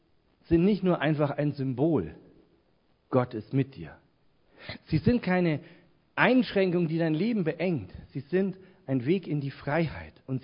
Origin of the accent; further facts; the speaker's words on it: Bavaria, Germany; Was glaubt ihr, wie schwer es mir als Franke gefallen ist, mich vom Allmächt zu verabschieden, eines der schönsten fränkischen Wörter?